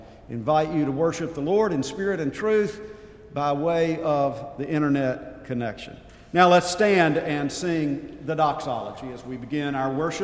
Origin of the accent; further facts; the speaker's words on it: Newellton, Louisiana, United States; born there; But I'm originally, I was born in Newellton, and I really appreciate this Delta living.